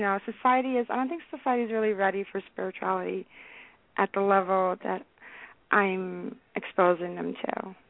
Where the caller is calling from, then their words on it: New Jersey, United States; I'm calling from New Jersey.